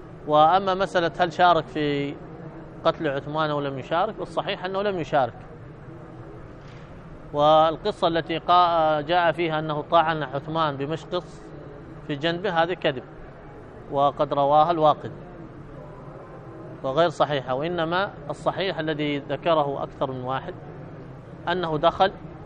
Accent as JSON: {"language": "Arabic", "region": "Hadramaut", "country": "Yemen", "said": "أنا من حضرموت هنا من كندة"}